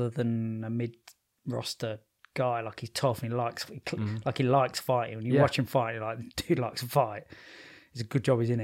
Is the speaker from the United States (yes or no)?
no; United Kingdom; Of course, I'm British.